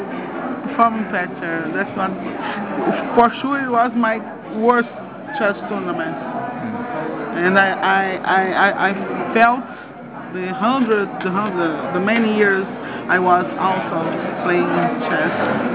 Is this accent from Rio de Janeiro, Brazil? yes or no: yes; Rio de Janeiro, Brazil; English is a second language; now in Blumenau, Brazil; And now I'm from Rio originally, but I've been living in south of Brazil for almost 40 years.